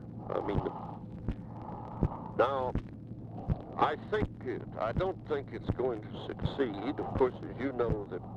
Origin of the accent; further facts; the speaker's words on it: Alabama, United States; asked to announce the first four anti-poverty projects in Alabama. One of which, by the way, is in my hometown.